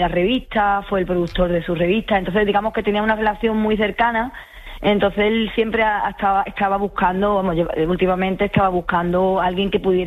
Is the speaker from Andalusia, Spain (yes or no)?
yes; Seville, Andalusia, Spain; como yo soy sevillana, me cuesta un poquito más poner el acento castellano que ella tiene.